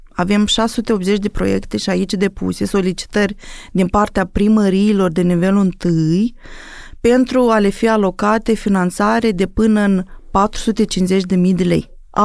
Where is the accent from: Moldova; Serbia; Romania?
Moldova